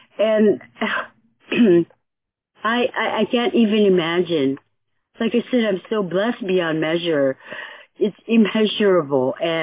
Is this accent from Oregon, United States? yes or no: yes; Oregon, United States; I mean, I'm from Oregon, Pacific Northwest. I think I'm the farthest one here.